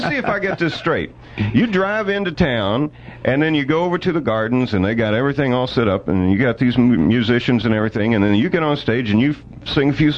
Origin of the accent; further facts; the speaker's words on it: Pine Bluff, Arkansas, United States; When I was a little kid growing up in Pine Bluff, Arkansas, he made an appearance there